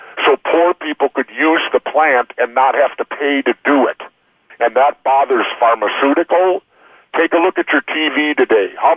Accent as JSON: {"language": "English", "region": "Minnesota", "country": "United States", "tie": "born or raised there", "said": "He grew up in my home state."}